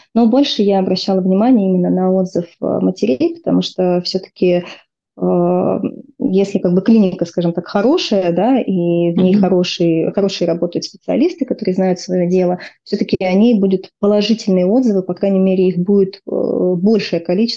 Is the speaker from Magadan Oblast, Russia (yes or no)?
no; Novokuznetsk, Kemerovo Oblast, Russia; из города, кстати, Новокузнецк, откуда я родом.